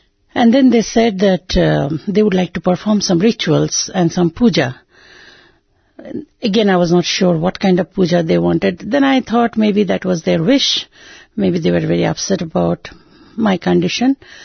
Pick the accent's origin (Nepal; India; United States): Nepal; from Nepal. I am here for the Upanayanam ceremony of my son, along with my husband … my son is